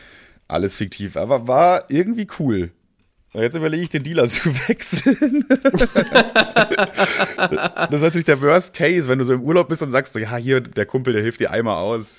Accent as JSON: {"language": "German", "region": "Bavaria", "country": "Germany", "accent": "Bavarian", "said": "das kommt aus Bayern, so, ich komme aus Bayern, deswegen habe ich so ein bisschen das rollende R"}